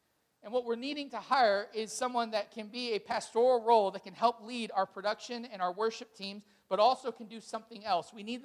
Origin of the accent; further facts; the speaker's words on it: Yorktown, Virginia, United States; When I travel and people say, where are you from? I'm like, Yorktown. They're like, never heard of it. I'm like, did you not sit in history? It's like the birthplace of America.